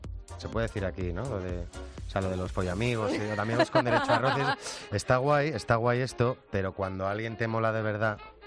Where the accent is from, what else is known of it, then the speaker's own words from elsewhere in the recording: San Sebastián, Basque Country, Spain; ni siquiera he discutido bajo la lluvia y eso que soy de Donosti.